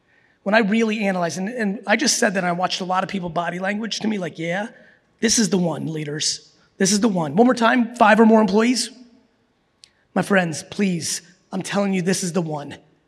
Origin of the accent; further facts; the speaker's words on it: New Jersey, United States; I'm 47 and I grew up in Jersey